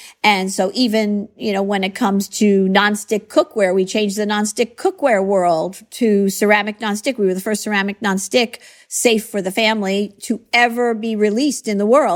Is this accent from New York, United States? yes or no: yes; New York, United States; I grew up a little bit outside of New York on Long Island.